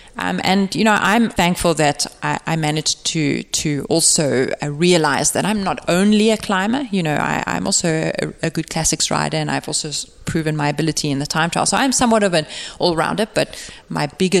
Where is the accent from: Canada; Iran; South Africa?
South Africa; growing up in South Africa where the year runs January to December and I'm born in December